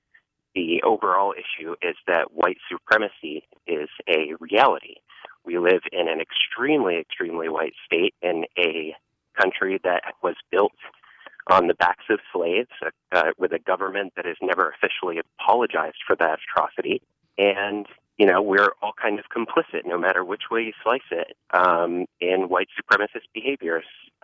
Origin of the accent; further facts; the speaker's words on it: Essex Junction, Vermont, United States; I happen to be a black transgender woman. I grew up in Essex Junction. I live in Burlington. I've been in Vermont for about 25 years.